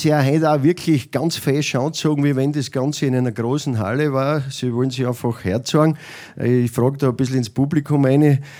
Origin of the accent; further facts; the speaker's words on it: Niederöblarn, Styria, Austria; So richtig gemütlich halt, wie es in Niederöblern ist. Beim Grimming ist mein Heimatland.